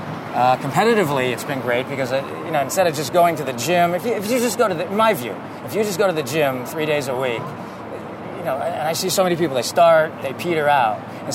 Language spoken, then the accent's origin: English; Ohio, United States; I grew up in Ohio